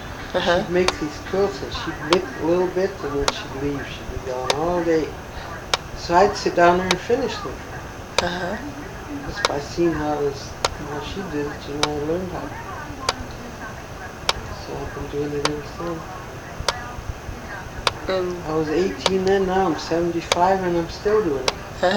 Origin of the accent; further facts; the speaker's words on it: Fraser, Montana, United States; I was born in Fraser, Montana, March 8, 1917, mm-hmm. right west of Fraser School, mm-hmm. quarter of a mile.